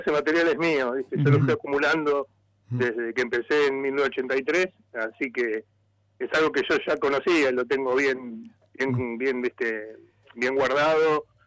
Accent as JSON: {"language": "Spanish", "town": "La Plata", "region": "Buenos Aires Province", "country": "Argentina", "said": "empecé a ir a Buenos Aires, yo soy de La Plata, empecé a ir a Capital a ver bandas punks"}